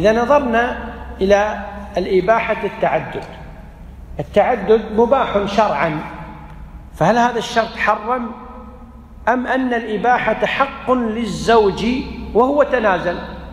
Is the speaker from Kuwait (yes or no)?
yes; Kuwait